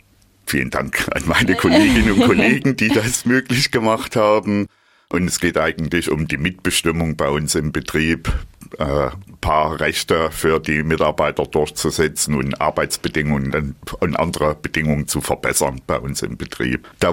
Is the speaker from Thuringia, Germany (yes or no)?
yes; Thuringia, Germany; born or raised there